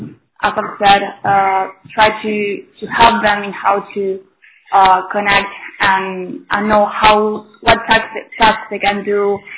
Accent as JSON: {"language": "English", "region": "Buenos Aires", "country": "Argentina", "second_language": "English", "said": "I'm from Buenos Aires, Argentina."}